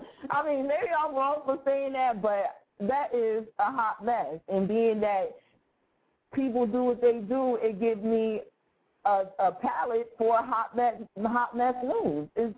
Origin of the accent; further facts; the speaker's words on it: Pontiac, Michigan, United States; And this is actually out of my hometown, Pontiac, Michigan.